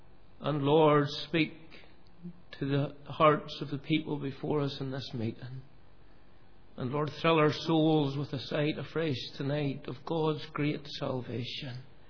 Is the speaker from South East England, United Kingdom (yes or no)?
no; Cullybackey, Northern Ireland, United Kingdom; that's really where I'm from originally. That's where I was born and bred, as we say in Northern Ireland. You're born and bred. I was born and bred in Cullibaggy.